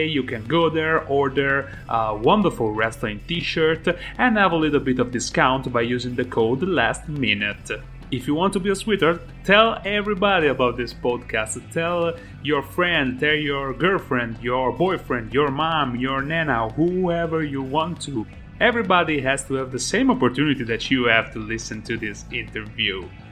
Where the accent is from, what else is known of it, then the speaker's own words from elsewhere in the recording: Italy; As always, I am your host from Italy